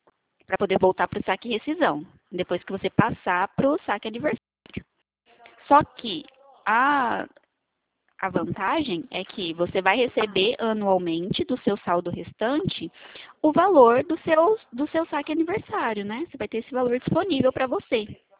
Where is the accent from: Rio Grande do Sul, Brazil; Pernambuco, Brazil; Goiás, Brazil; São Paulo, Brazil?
São Paulo, Brazil; Araçatuba; Não, não sou de Prudente, sou de Araçatuba.